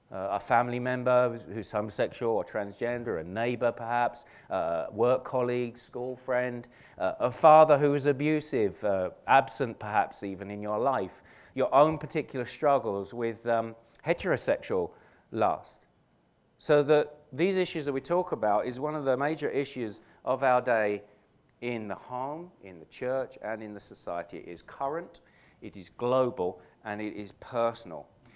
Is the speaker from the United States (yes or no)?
no; England, United Kingdom; Now, I'm from England, and I used to play soccer.